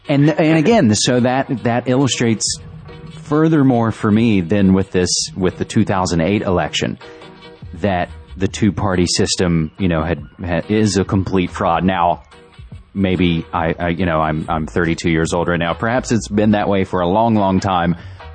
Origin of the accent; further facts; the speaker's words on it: West Virginia, United States; moved away as an adult; now in Portland, United States; I'm originally from West Virginia and was born and raised there, lived there for 28 years and have lived in Portland, Oregon for the last five.